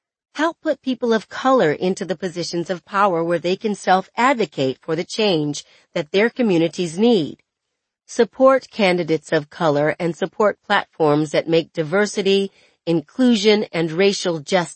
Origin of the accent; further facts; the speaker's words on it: Seattle, Washington, United States; In my hometown of Seattle in 2016, activists were engaged in a fight with the city